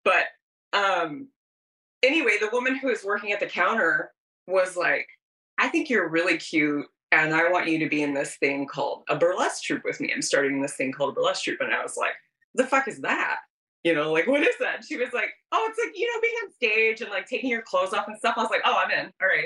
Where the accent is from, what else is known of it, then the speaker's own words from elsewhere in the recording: Oklahoma, United States; born there; But, you know, I was born in Oklahoma, but in my heart, I'm an Angeleno.